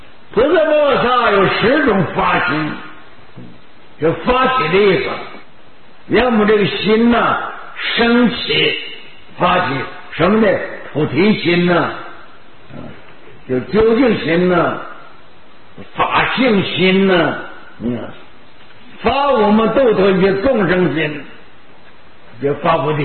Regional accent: China; 说我们中国人到外头不文明。这时候我在四川几十年

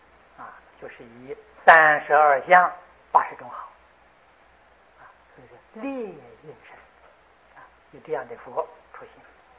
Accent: China; 我们中国人讲那个树成精了，树成精了啊

